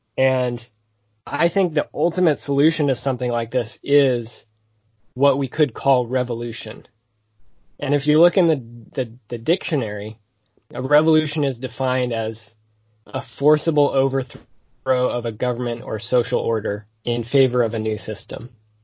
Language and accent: English; Seattle, Washington, United States; I grew up in Seattle in this post-WTO era